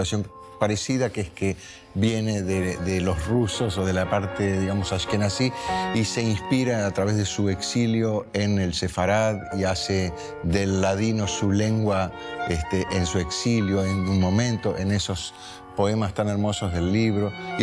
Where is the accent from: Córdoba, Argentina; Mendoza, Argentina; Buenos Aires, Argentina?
Buenos Aires, Argentina; como artistas argentinos, artistas que vivimos en Buenos Aires, con toda la cultura que tenemos aquí.